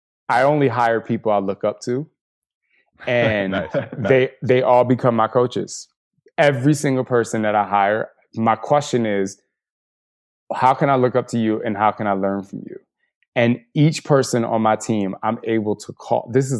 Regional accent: New Jersey, United States; I'm from Jersey. So we got, you know, I grew up getting hype about everything.

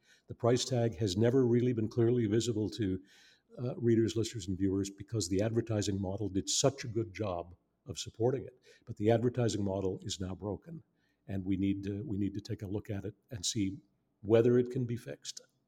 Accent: Saint John, New Brunswick, Canada; And Ian was raised in Sackville, New Brunswick. I was raised in St. John.

